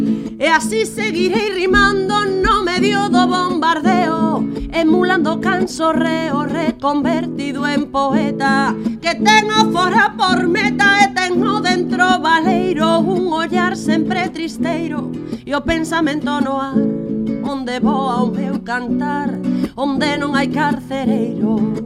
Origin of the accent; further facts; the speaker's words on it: Galicia, Spain; mujer de Galicia. O sea, por lo tanto, yo no soy más que una sombra de todas las mujeres mayores de mi tierra